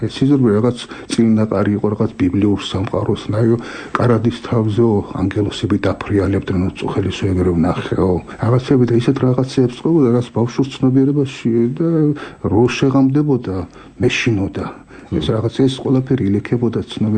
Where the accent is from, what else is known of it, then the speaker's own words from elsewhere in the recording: Senaki, Samegrelo-Zemo Svaneti, Georgia; მე რომ დავიბადე ეს იყო 84-ში დავიბადე. ნომი ახალი დამთავრებულა ჩემი ბავშვობის წლებში ხედავდი 1000 კვარი აიდის ხალხი დადიოდა ასე ვთქვა სენაკს ჰქონდა სტრატეგიული მნიშვნელობის აეროდრომი